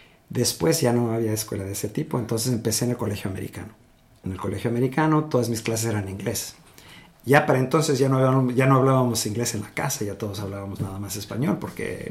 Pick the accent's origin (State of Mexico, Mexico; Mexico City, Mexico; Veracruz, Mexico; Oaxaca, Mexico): Mexico City, Mexico; also born or lived in Monterrey; yo nací en la Ciudad de México. Me eduqué, pero mis padres se mudaron a Monterrey. Entonces, fui a un kindergarten bilingüe primero. Luego regresé a México, fui a escuelas. Empecé en la escuela británica.